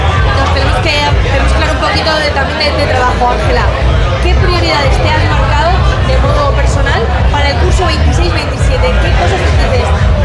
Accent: Elche, Valencian Community, Spain; porque yo soy de Elche

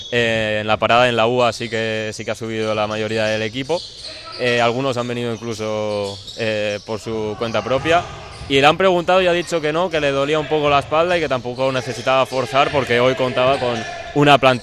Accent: Valencian Community, Spain; tota pedra fa marge, se dice en mi pueblo, en valenciano.

